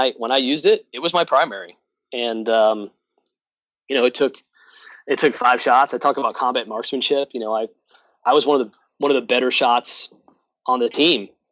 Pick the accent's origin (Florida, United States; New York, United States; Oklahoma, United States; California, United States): New York, United States; And you and I talked about how I'm originally from New York. And I still had family in New York at the time.